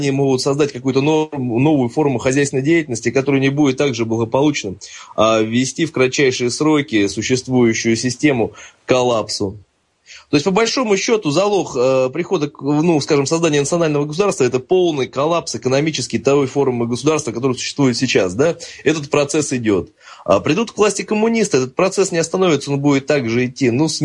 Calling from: Lipetsk, Lipetsk Oblast, Russia; я вас из Липецка беспокою.

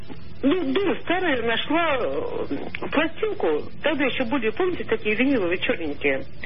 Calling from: Moscow, Russia; я звоню из Москвы

